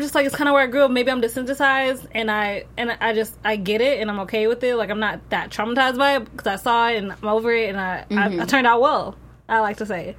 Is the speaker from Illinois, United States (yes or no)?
yes; East St. Louis, Illinois, United States; I grew up in East St. Louis, so we only have one high school.